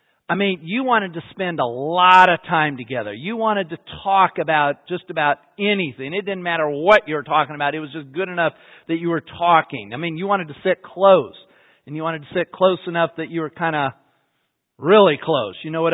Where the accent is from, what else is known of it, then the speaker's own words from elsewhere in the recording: Salt Lake City, Utah, United States; I grew up in Salt Lake, you know, with my folks, but my mother's family was from Seattle and my father's family was from Virginia.